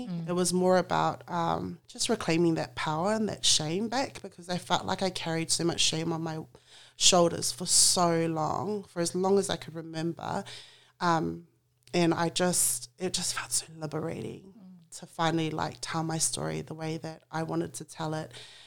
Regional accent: Australia; born and raised in Australia. Dad, Samoan, full-blooded Samoan. Mum also is full-blooded Samoan.

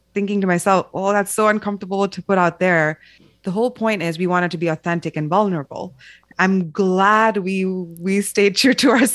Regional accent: Zambia; our enmeshed community, growing up in Zambia.

